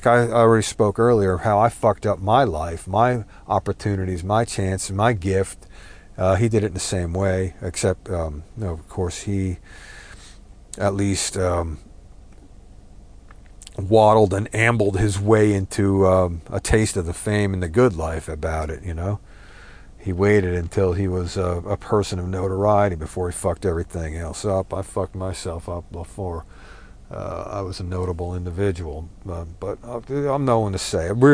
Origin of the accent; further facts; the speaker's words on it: New Jersey, United States; A couple of those guys from Jersey, like I'm from Jersey, right?